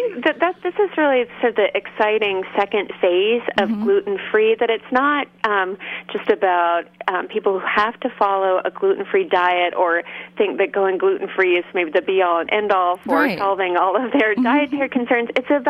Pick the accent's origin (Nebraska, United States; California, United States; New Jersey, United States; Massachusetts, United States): California, United States; Berkeley; I grew up in Berkeley, California